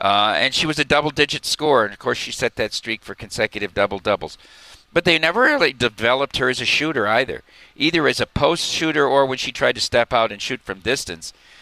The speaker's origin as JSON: {"language": "English", "town": "Dubuque", "region": "Iowa", "country": "United States", "tie": "born or raised there", "said": "from Cascade, Iowa, just 25 minutes from my hometown of Dubuque."}